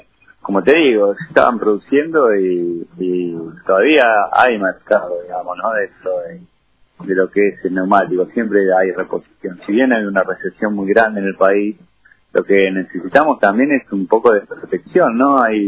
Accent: Argentina; Nosotros somos producción nacional, somos Argentina, tenemos que tener nuestra industria.

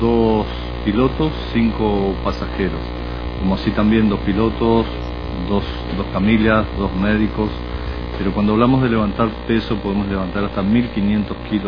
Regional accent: Aristóbulo del Valle, Misiones, Argentina; Todos somos de acá de Misiones, en el caso de él es de San Vicente, yo de Aristóbulo barra Salumentado

